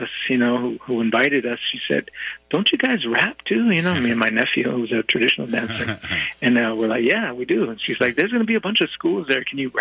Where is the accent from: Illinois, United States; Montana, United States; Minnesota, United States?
Montana, United States; Crow Agency; also born or lived in Seattle; now in Billings, United States; I just grew up in Crow, you know, Crow Agency. I was born in Seattle, but grew up in Crow, you know, with the people there. And it's just home, and life is good. We live in Billings now.